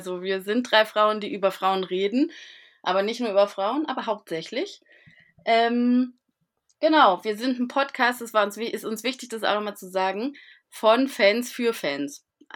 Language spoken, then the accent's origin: German; Charlottenburg, Berlin, Germany; born there; Bin schon wieder geboren in Charlottenburg